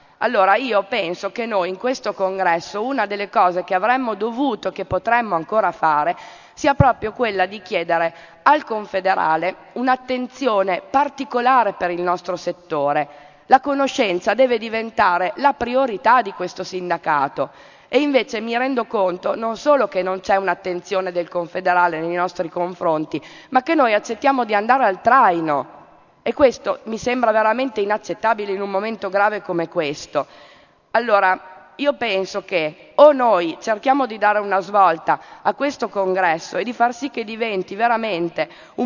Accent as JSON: {"language": "Italian", "town": "Parma", "region": "Emilia-Romagna", "country": "Italy", "said": "io vengo da Parma"}